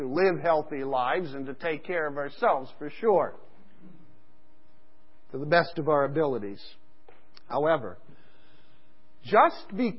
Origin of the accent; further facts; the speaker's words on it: Pakistan; In fact, when I grew up in Pakistan as a kid, we would often see all of the women down by the riverbank